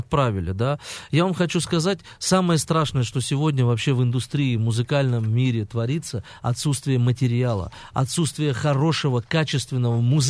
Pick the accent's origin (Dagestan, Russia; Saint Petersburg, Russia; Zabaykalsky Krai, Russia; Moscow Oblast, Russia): Dagestan, Russia; Makhachkala; Ну, на самом деле, я горжусь тем, что я родился в Дагестане